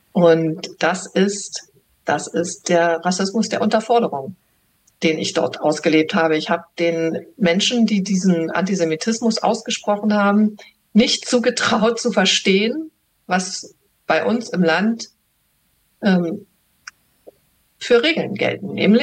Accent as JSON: {"language": "German", "country": "Germany", "said": "Ich bin ja Deutsche"}